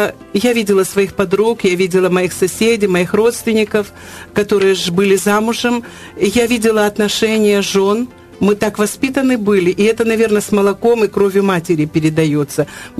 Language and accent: Russian; Georgia; now in Ukraine; я родилась и выросла в Грузии, и мой опыт грузинский, мне было очень трудно, когда я приехала в Украину, с некоторыми вещами здесь смириться.